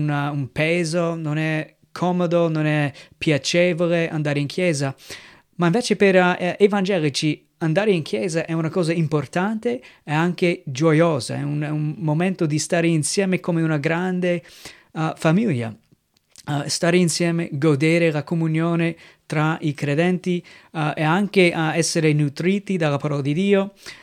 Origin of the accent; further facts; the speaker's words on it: United States; Italian is a second language; now in Italy; sono missionario con la Chiesa Evangelica qui in Italia dal 2007, vengo dagli Stati Uniti